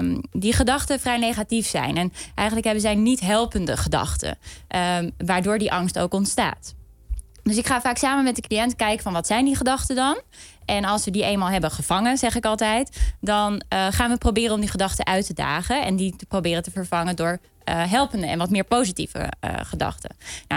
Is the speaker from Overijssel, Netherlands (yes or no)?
yes; Zwolle, Overijssel, Netherlands; Ik kom ook uit Zwolle.